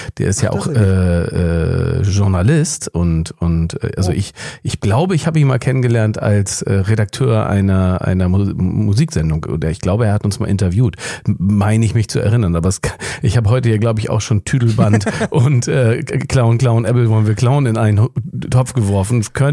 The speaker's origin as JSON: {"language": "German", "region": "Hamburg", "country": "Germany", "tie": "born or raised there", "said": "ich war wirklich als Kind in Hamburg auf allen möglichen Ostermärschen, Friedensdemos, 1. Mai und solche Sachen."}